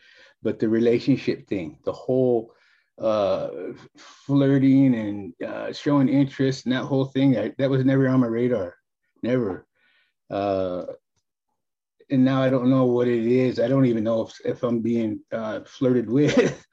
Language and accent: English; Oregon, United States; And where I was raised in Oregon, me and my sister and another Indian fella was the only ones that weren't white.